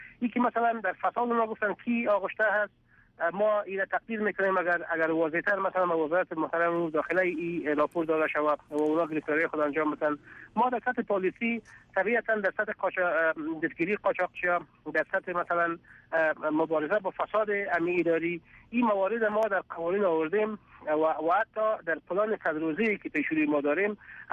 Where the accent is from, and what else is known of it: Afghanistan